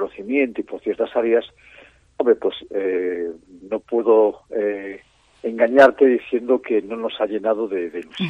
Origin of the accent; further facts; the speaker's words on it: Vigo, Galicia, Spain; ya que soy vigués, y ya que mi madre está en Vigo